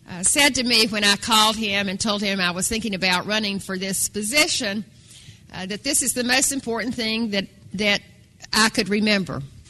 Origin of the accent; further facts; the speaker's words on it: North Carolina, United States; I grew up in North Carolina, but I'm a farm girl from North Carolina. And I learned many things growing up on the farm.